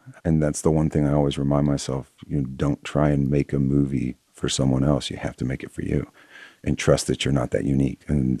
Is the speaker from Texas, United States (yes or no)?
yes; Texas, United States; And yet, growing up in Texas, I didn't understand how there could be an outlet